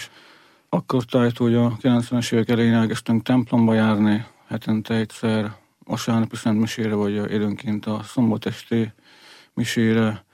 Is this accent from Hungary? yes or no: yes; Borsod-Abaúj-Zemplén, Hungary; Borsodabói Zemplénből származom